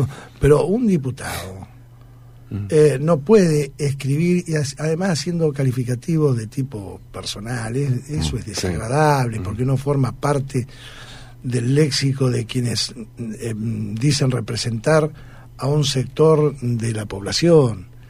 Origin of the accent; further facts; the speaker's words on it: Argentina; somos adictos los argentinos, que al chisme.